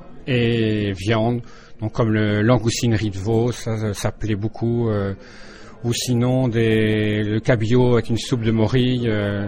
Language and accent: French; Normandy, France; De Normandie, près du Mont-Saint-Michel, donc une région où il y a des bons produits au niveau poisson, coquillage, les produits laitiers